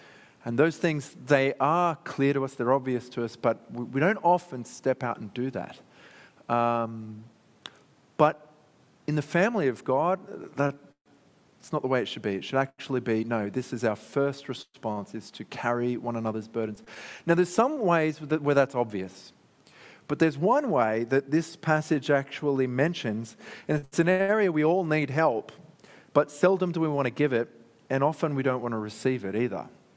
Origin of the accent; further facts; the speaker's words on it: Sydney, New South Wales, Australia; now in Adelaide, Australia; after all, we in Adelaide are very polite. You know, after all, I'm from Sydney originally, so I didn't understand that when I came.